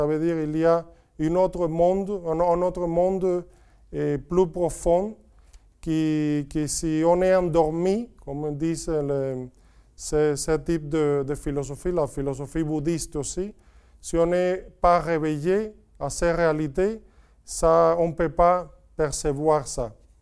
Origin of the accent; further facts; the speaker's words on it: Cuba; French is a second language; moi, à Cuba, mon pays d'origine